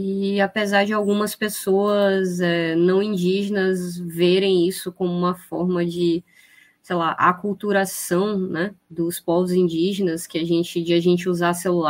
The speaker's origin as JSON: {"language": "Portuguese", "country": "Brazil", "first_language": "Zengue-Tê", "second_language": "Portuguese", "said": "os Guajajara, a gente fala o Zengue-Tê, que é a nossa língua materna, né? E tem gente que não fala português direito, né?"}